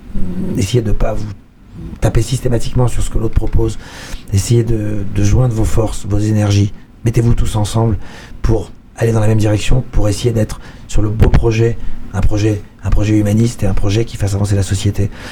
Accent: Argenteuil, Île-de-France, France; also born or lived in Paris / Algeria; Moi, je suis né en Algérie et j'ai grandi à Argenteuil et à Paris.

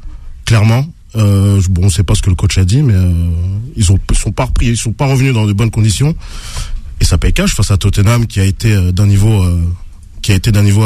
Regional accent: Paris, Île-de-France, France; Je précise, je suis parisien.

